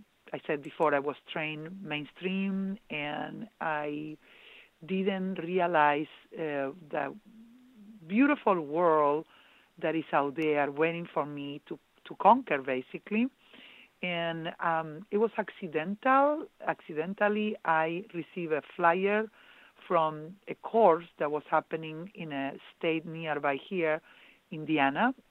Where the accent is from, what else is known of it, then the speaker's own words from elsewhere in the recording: Argentina; accent: Argentine; English is a second language; now in United States; as some of you might sense my accent, I am originally from Argentina, and I came to United States.